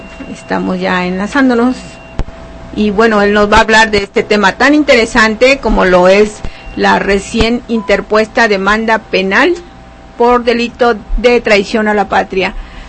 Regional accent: Mexico; firmar nosotros como mexicanos

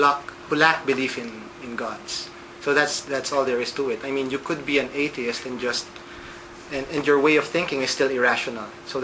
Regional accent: Philippines; As a Filipino, of course, I was brought up in the Roman Catholic tradition.

